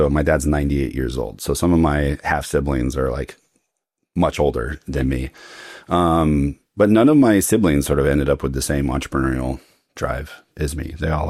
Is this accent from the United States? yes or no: yes; Hawaii, United States; now in Australia; I was born and raised in Hawaii, which actually feels somewhat similar to Australia.